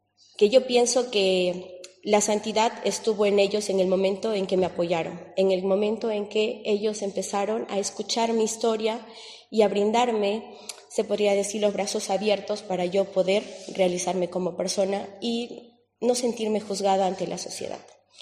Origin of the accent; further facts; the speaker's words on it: Peru; now in Palencia, Spain; Yo soy peruana, tengo 2 años aquí, recién aquí en España, en Palencia.